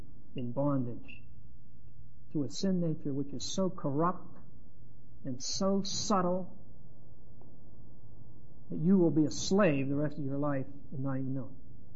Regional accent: United States; born there; Of course I'm a Christian. I'm white and I was born in the United States.

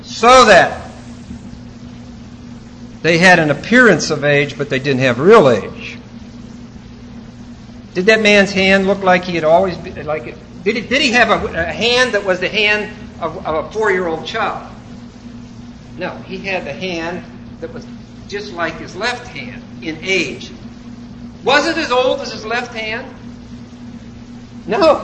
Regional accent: United States; because I'm an American, and I'm building my kingdom.

